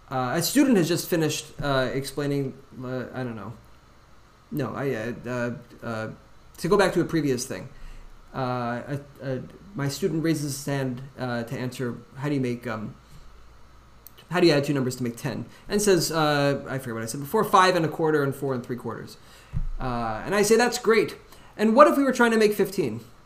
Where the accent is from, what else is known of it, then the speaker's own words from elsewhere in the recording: Midwest, United States; I'm not actually as provincial as many New Yorkers because I'm from the Midwest of the country.